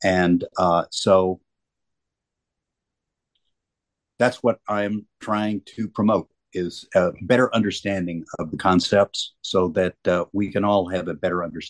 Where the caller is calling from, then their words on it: Bellingham, Washington, United States; I'm calling from Bellingham, Washington, just north of Seattle a bit.